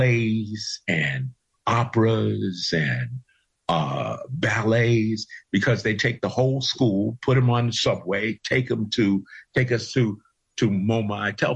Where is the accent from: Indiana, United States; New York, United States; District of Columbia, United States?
New York, United States; New York City; I grew up in the New York of Governors Averell Harriman and more particularly Nelson Rockefeller.